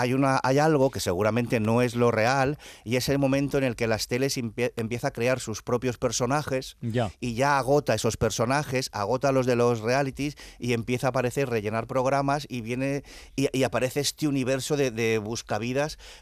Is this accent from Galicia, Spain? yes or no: no; Barcelona, Catalonia, Spain; Cuando era pequeño en mi barrio, en Barcelona, me grabaron un grupo de los progres de la época y de ahí salió un documental, ¿no?